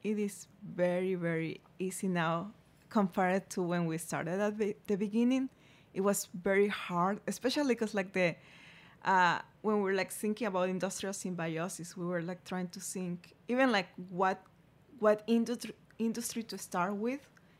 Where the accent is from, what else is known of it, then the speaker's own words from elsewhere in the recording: Ecuador; English is a second language; like I'm from Ecuador